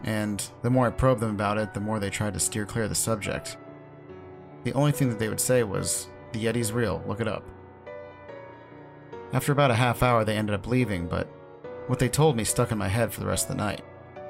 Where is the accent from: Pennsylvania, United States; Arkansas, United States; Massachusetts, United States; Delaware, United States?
Delaware, United States; considering I'm from Delaware and no one in my state gives a crap about any of that.